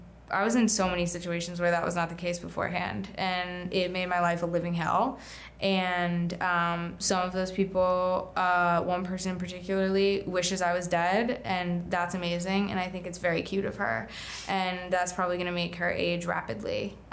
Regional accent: Charlotte, North Carolina, United States; now in New York City, United States; Eva Nobilizada is an amazing actor, grew up in Charlotte, where I'm from, in Nor

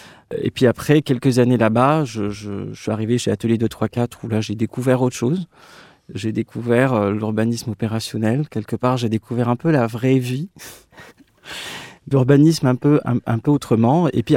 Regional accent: Casablanca, Casablanca-Settat, Morocco; moved away as an adult; now in France; Je suis né et j'ai grandi à Casablanca jusqu'à mon bac, en fait, où je suis arrivé après en France.

